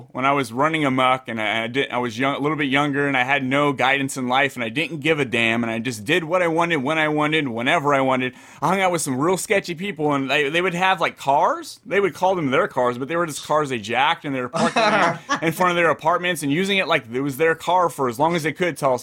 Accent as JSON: {"language": "English", "town": "San Jose", "region": "California", "country": "United States", "tie": "born or raised there", "also_born_or_lived": "Santa Clara / Fresno", "said": "I grew up in San Jose, Santa Clara, the way until I was like 21. And then I moved to Fresno"}